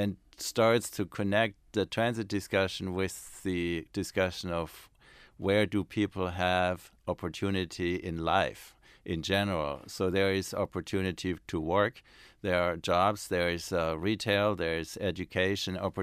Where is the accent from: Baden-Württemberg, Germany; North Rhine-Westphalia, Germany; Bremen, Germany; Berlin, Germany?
Baden-Württemberg, Germany; Stuttgart; I go sometimes to my hometown in Stuttgart, and it's very similar in size.